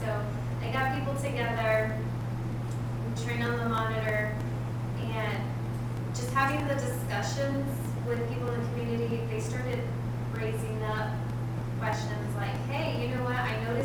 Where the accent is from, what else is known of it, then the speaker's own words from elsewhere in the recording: Kansas City, Kansas, United States; I'm a resident, or I was born and raised in Argentina, which is in KCK, next to the second largest rail yard in the U.S.